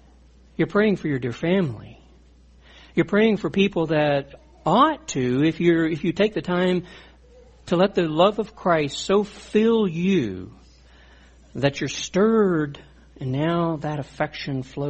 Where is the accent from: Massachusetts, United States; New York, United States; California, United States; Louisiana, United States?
Louisiana, United States; Now, you know, I'm Cajun, right? I'm going to eat anything.